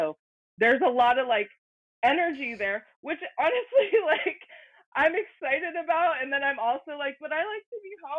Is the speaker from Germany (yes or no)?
no; Colorado Springs, Colorado, United States; born there; So I was born in Colorado Springs